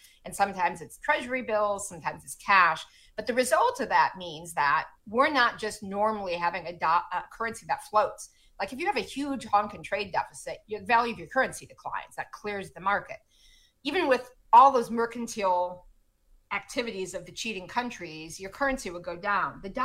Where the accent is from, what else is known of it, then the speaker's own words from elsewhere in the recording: Wausau, Wisconsin, United States; as someone, you know, who has some sense growing up in Wausau, Wisconsin, what people used to make across the Midwest